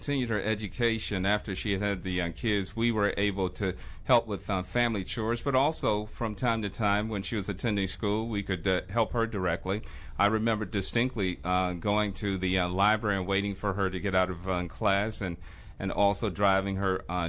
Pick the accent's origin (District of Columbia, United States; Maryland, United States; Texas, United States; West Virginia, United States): District of Columbia, United States; Washington; Well, growing up in Washington, D.C., and attending the Washington, D.C. public schools could have been characterized as a challenge back then.